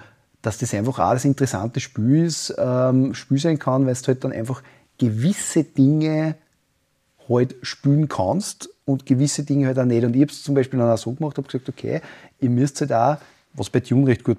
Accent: Upper Austria, Austria; ich bin Oberösterreicher

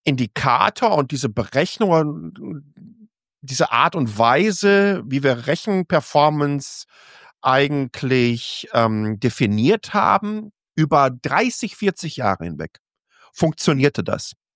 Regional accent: North Rhine-Westphalia, Germany; ich komme ja aus dem Ruhrgebiet

